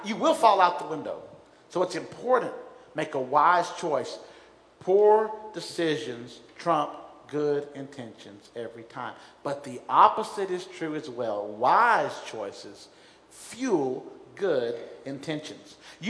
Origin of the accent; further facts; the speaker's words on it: Huntsville, Alabama, United States; But growing up in Huntsville, Alabama, we were at a church